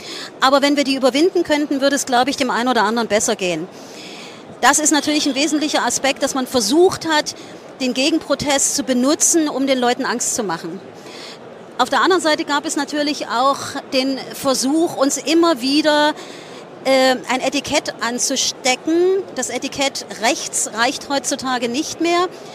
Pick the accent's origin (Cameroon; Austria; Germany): Germany; East Germany; Und unsere Identität als Ostdeutsche war, und da beißt die Maus keinen Faden ab, die DDR.